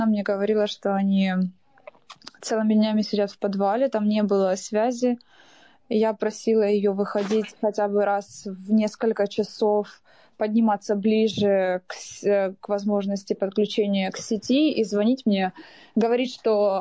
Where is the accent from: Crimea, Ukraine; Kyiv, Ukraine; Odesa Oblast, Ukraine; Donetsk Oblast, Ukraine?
Donetsk Oblast, Ukraine; Mariupol; мне 28 лет, и я из Мариуполя, я родилась в Мариуполе